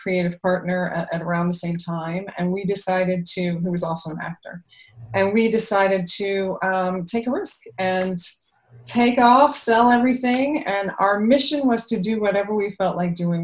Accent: Atlanta, Georgia, United States; also born or lived in Milan / Paris; So I am from Atlanta, Georgia. Was a journalism major

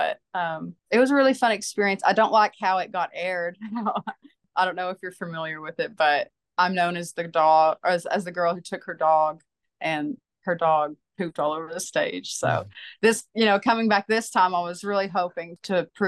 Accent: Jacksonville, Tennessee, United States; also born or lived in Nashville; I'm still living in Jacksonville, Tennessee. I've always lived here.

